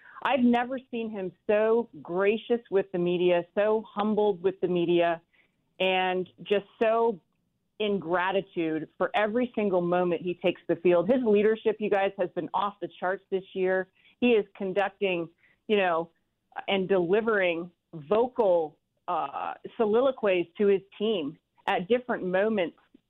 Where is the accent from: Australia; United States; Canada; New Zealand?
Canada; When you're growing up in Canada as a little kid